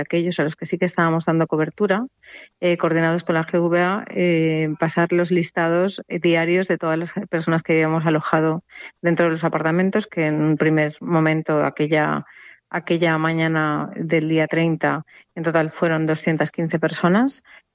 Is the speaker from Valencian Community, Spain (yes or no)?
yes; Valencia, Valencian Community, Spain; lo más parecido a lo que hemos vivido aquí en Valencia, yo soy de Valencia